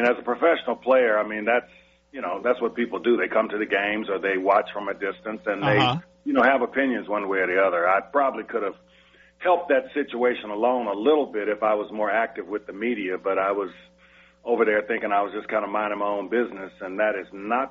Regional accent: the South, United States; And we're both from the South, so we have that kind of relationship thing.

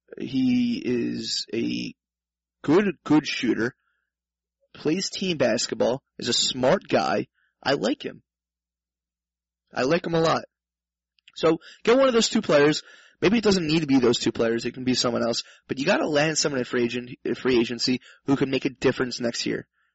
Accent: New York, United States; I grew up on Long Island. I'm an impatient person myself.

